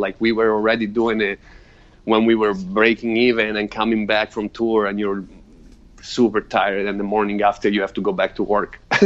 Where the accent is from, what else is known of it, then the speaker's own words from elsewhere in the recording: Italy; because it's like when I grew up in Italy.